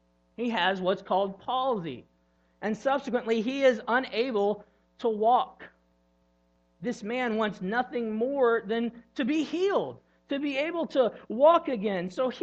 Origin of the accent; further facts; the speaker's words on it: Illinois, United States; Now, I grew up in Southern Illinois, so camping meant one thing: camping.